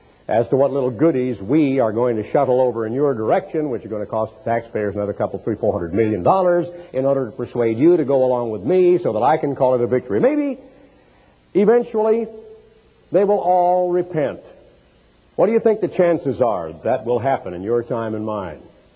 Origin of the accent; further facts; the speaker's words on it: Portland, Oregon, United States; born there; I'm an American. I was born in Portland, Oregon in 1930, and I grew up during World War II as a young, impressionable teenager.